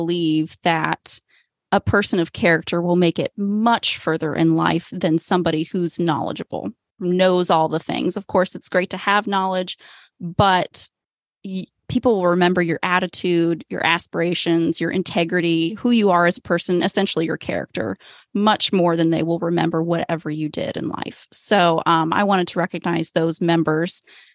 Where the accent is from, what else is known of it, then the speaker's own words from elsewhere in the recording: Springfield, Ohio, United States; I grew up in Springfield, Ohio, Clark County, Ohio, which is where 4-H originated.